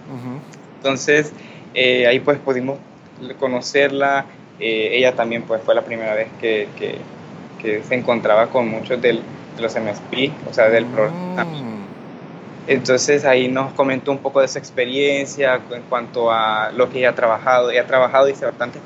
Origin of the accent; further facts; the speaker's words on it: Nicaragua; Cuando me preguntaban de qué país vienes, de Nicaragua